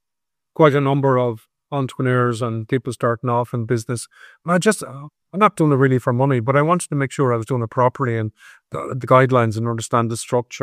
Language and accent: English; Ireland; culture and language and who we are as Irish people means an awful lot to me.